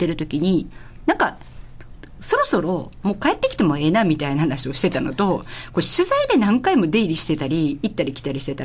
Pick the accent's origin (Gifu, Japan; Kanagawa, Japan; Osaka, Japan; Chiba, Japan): Osaka, Japan; now in Kyoto, Japan; 実は本当に二十数年ぶりに関西に戻ってきていて、私は実は、大阪出身なんで違うんですが、京都に本当に久しぶりに住んだって形ですよね。